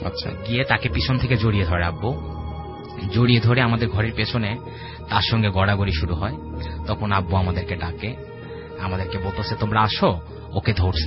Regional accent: Chandangachhi, Rajshahi Division, Bangladesh; আমার গ্রামের বাড়ি সিরাজগঞ্জ জেলা বেলকুচি থানা চন্দনগাছি গ্রাম।

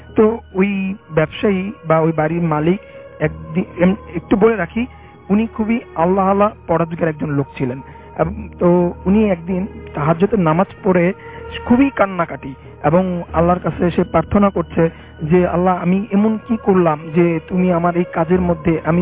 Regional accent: Mohammadpur, Dhaka Division, Bangladesh; মোহাম্মদপুর থেকে এসেছি।

